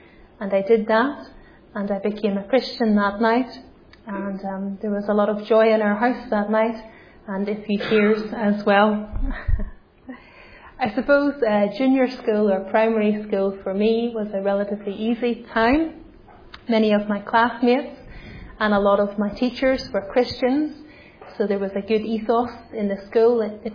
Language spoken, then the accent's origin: English; Clogher, Northern Ireland, United Kingdom; I'm from Northern Ireland, from a little place called Clocker. It's right on the border between north and south of Ireland, and I did indeed go to school in Omagh.